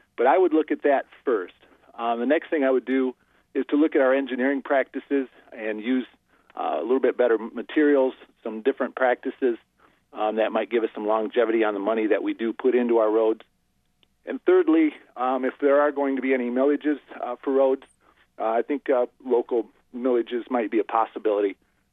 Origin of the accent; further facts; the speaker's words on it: Dowagiac, Michigan, United States; I was born and raised here in Dowagiac, and like I say, I own a business here.